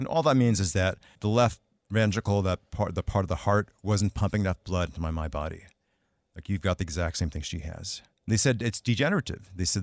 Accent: Queens, New York, United States; growing up in Queens, New York, in Jackson Heights, Queens

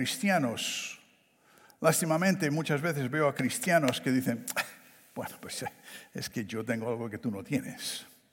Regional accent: Barcelona, Catalonia, Spain; fui criado en Barcelona, España.

